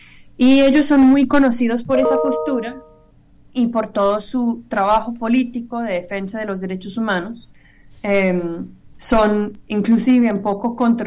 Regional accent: England, United Kingdom; born there; Spanish is a second language; tiene sede en mi país natal, Inglaterra

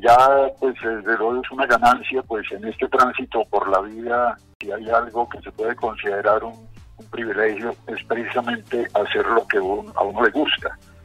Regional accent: Cartagena, Bolívar, Colombia; born there; Cartagena de Indias, Patrimonio Histórico del Mundo. Es un homenaje a mi ciudad natal. Yo nací allá en esa hermosa ciudad.

